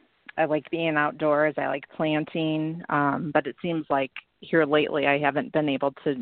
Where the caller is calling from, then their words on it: Mooney, Illinois, United States; calling from Mooney, Illinois.